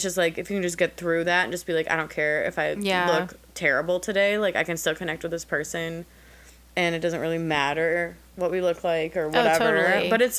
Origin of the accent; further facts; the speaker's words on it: Minneapolis, Minnesota, United States; I don't really miss Minneapolis, my hometown, anymore